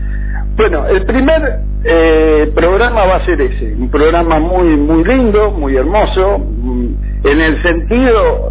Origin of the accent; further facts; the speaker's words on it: Lobos, Buenos Aires Province, Argentina; que yo soy de Lobos. Pero bueno, pero lo más importante de esto es representar a mi ciudad, a Lobos